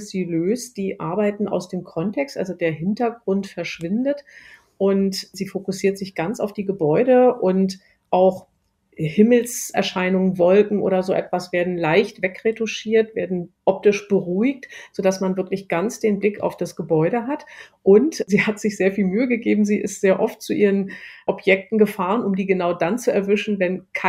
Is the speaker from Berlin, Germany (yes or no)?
yes; Berlin, Germany; Da bin ich in der Nähe aufgewachsen